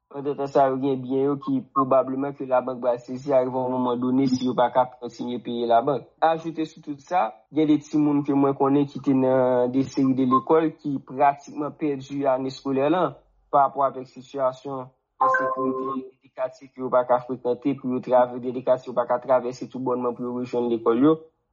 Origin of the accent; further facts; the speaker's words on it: Haiti; une défaite temporaire parce que en tant que haïtien